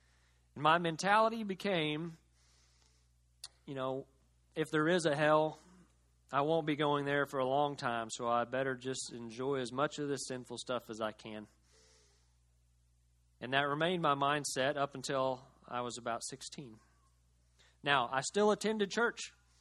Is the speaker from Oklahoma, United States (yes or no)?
yes; Cleveland, Oklahoma, United States; I grew up in First Baptist Church in Cleveland, Oklahoma, just about as prototypical of a traditional small-town Southern Baptist church as you could imagine.